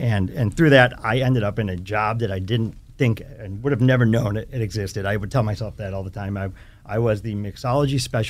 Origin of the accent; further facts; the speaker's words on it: Naperville, Illinois, United States; now in Chicago, United States; So yeah, I grew up in Naperville, Illinois, which is a suburb about 28 miles outside of the city. So, like most people say, I'm from Chicago. So I'm actually from Naperville, but I've spent the last 20 years in the city, right downtown